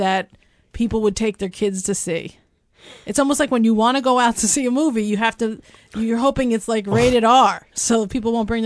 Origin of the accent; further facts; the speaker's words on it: New York City, New York, United States; We came from New York City area, and we're angry and jaded